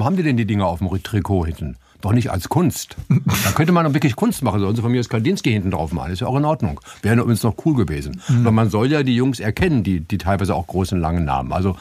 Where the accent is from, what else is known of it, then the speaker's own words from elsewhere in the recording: Stadthagen, Lower Saxony, Germany; Bei uns in Stadthagen gab es eins